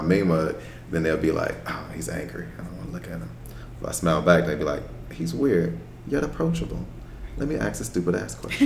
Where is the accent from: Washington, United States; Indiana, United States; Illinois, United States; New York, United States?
Illinois, United States; Chicago; Okay, I'm out from Chicago, and I asked all my friends to come out.